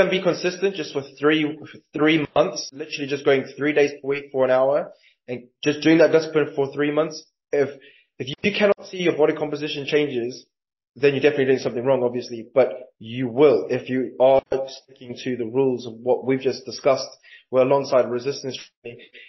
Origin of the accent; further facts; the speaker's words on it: KwaZulu-Natal, South Africa; Oh, I'm born and bred in South Africa. I'm from the north coast of KwaZulu-Natal, where the middle of winter is 28 degrees.